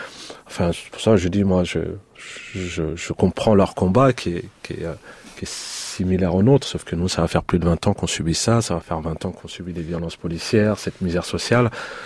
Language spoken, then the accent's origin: French; Montfermeil, Île-de-France, France; moi j'ai grandi à Montfermeil